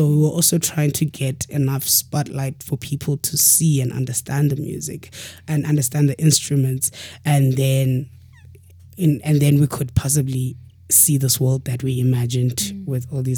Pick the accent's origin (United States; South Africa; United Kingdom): South Africa; Eastern Cape; growing up in Eastern Cape, I wouldn't say I was exposed to these instruments, but I was exposed to a lot of singing